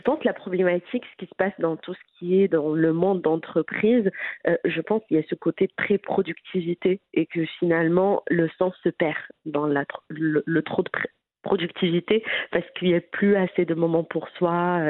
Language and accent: French; Mohammedia, Casablanca-Settat, Morocco; moi, je suis née au Maroc, grandie au Maroc, à Mohamedia.